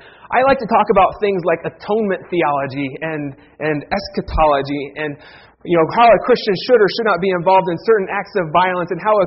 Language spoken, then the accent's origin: English; Ohio, United States; I grew up in Ohio. We have family as far as Nebraska, Colorado.